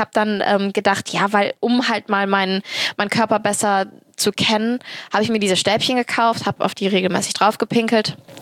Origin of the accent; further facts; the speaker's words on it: Cologne, North Rhine-Westphalia, Germany; ich bin Kölnerin und halbe Türkin.